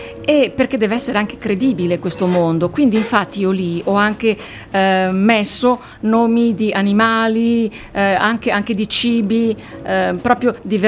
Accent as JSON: {"language": "Italian", "town": "Busachi", "region": "Sardinia", "country": "Italy", "tie": "born there", "also_born_or_lived": "Milan", "said": "sono nata a Busacchi in provincia di Oristano, mio papà era di Gavoi, ho nonni, bisnonni, tutti sardi, sono sardissima. Però figlia di immigrati, poi a Milano, e quindi ho vissuto là tempo."}